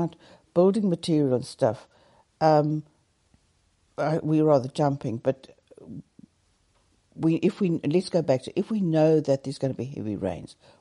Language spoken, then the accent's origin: English; South Africa; You know, I grew up in South Africa and the houses are brick.